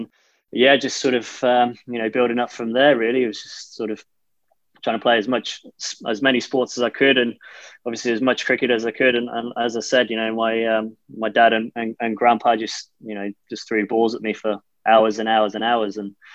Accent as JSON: {"language": "English", "region": "Yorkshire and the Humber", "country": "United Kingdom", "lives_now": "London, United Kingdom", "said": "I class myself as a Londoner now, even though. I'm still very much to my roots of being a northerner."}